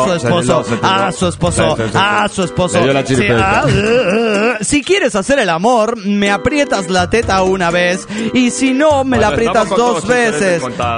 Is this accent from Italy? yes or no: no; Argentina; de Argentina.